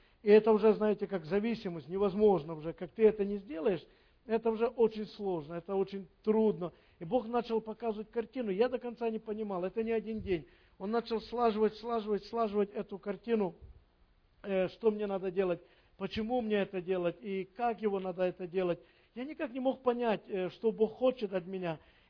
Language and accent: Russian; Donbas, Ukraine; moved away; Я знаю, что вы знаете почти все, что мы с Донбасса. Так получилось, что пришлось уехать